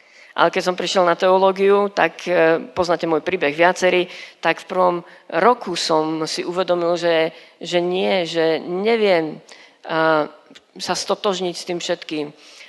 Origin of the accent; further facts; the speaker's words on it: Banská Bystrica Region, Slovakia; Vyrastal som blízko Lučenca.